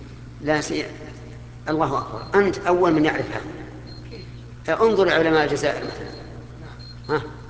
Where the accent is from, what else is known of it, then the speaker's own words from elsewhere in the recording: Saudi Arabia; حتى عندنا في السعوديه